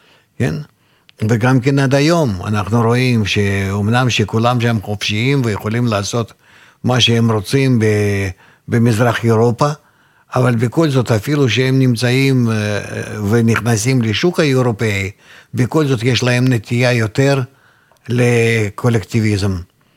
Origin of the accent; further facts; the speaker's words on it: Russia; Hebrew is a second language; moved away as an adult; now in Israel; לפי מה שאני מכיר רוסים, שנולדתי וגדלתי שם, ועד גיל 25 הייתי חי שם